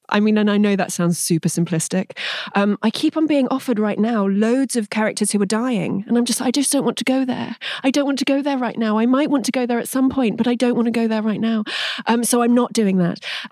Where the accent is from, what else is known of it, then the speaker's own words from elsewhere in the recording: England, United Kingdom; I'm English.